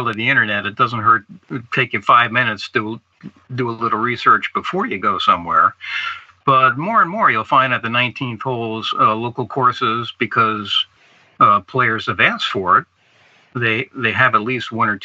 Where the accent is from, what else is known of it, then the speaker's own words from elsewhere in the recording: Vermont, United States; One would be my home state here of Vermont. We have more breweries per capita in Vermont than any other state, and some of the best.